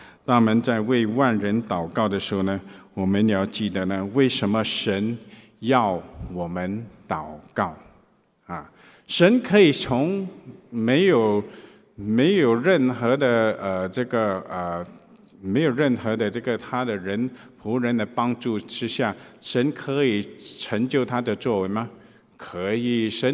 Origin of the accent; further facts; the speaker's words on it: Singapore; born there; 我也是52岁了，我是在那一年独立年出生的啊